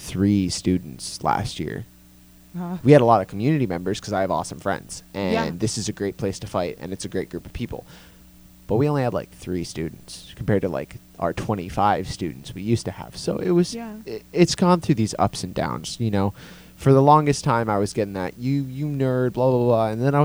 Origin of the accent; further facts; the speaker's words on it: California, United States; Obviously, I'm from California. I don't know that that happens there.